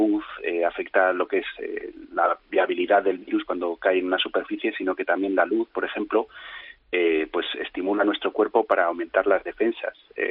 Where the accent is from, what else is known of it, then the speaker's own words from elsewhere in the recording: León, Castile and León, Spain; yo soy de León